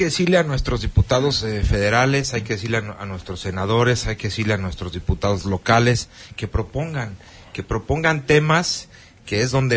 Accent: Mexico; como mexicanos pues lo vamos a apoyar.

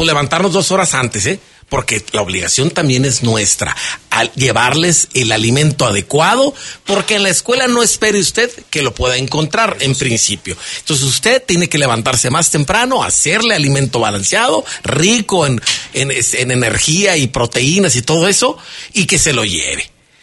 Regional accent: Mexico; lo que también nos alimentamos nosotros como mexicanos, la dieta mexicana

